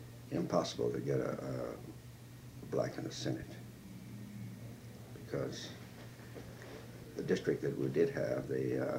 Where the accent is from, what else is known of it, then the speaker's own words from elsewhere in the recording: San Antonio, Texas, United States; born there; Well, I was born in San Antonio